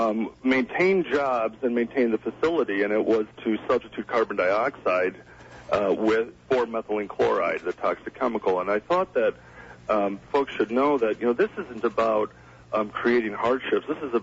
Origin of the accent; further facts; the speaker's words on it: Homewood, Illinois, United States; also born or lived in Washington, D.C.; now in Madison, United States; I grew up in Homewood. My family lives down in the south suburbs, Chicago Heights, Homewood